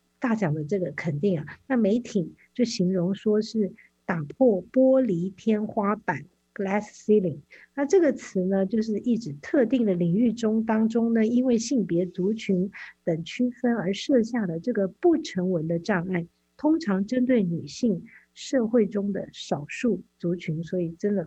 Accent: China; 我在中国长大的时候

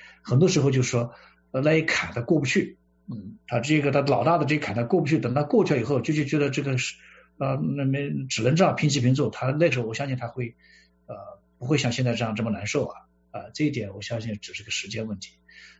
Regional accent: China; 而且我们作为中国人来说，我想这也是我几十年所做的

